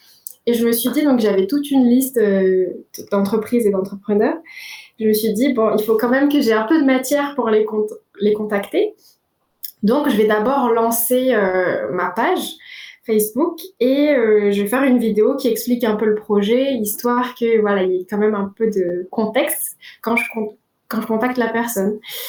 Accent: France; moved away as an adult; now in Madagascar; mon père est français et ma mère est malgache et même si j'ai grandi en France

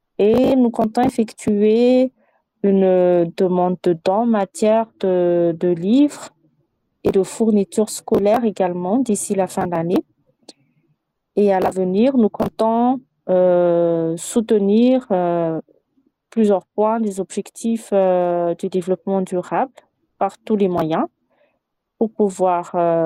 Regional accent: Tsaspanir, Madagascar; Déjà, je suis native de Tsaspanir. Tsaspanir et ses environs s'affirment comme étant des perles rares de Madagascar. C'est un endroit qui n'est pas très connu de beaucoup de gens, mais c'est un endroit qui est prometteur.

